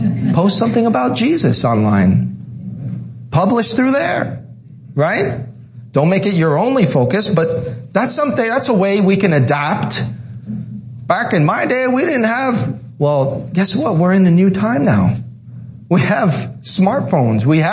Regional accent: New York, United States; also born or lived in Canada; I'm in Mexico. I was born in Canada. I was raised in New York. Here I am in Texas.

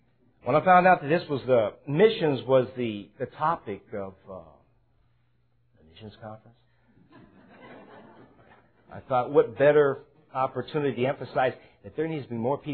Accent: California, United States; now in San Antonio, United States; I am not from Texas. From the land of steers and queers, but California. So I don't talk like you guys.

